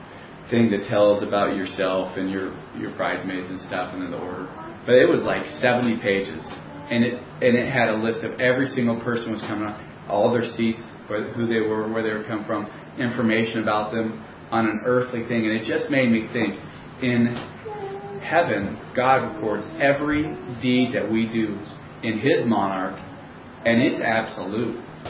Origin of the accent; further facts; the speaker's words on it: United States; And you know, as an American, if you talked around, there were some people who were excited here